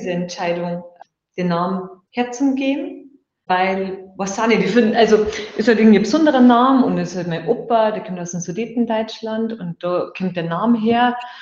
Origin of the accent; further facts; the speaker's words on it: Bavaria, Germany; Genau, im Pfarrkirchen geboren.